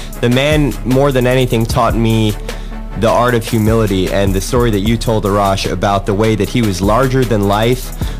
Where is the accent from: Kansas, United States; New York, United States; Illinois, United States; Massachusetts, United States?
Illinois, United States; Chicago; now in Los Angeles, United States; because me, I came from the Midwest. I came from Chicago. And as soon as I moved here